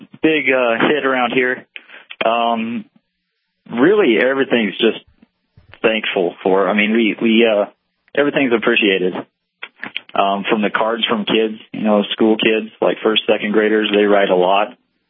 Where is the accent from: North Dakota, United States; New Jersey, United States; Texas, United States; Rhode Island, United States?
North Dakota, United States; Bismarck; I'm from Bismarck, North Dakota.